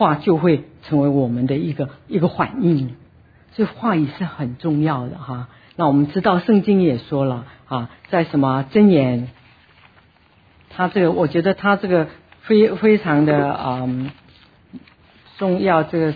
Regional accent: China; 我们中国人

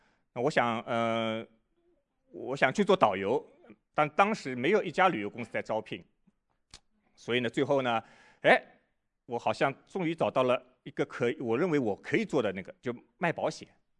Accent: Shanghai, China; 我是上海人，就我们上海话有一个说

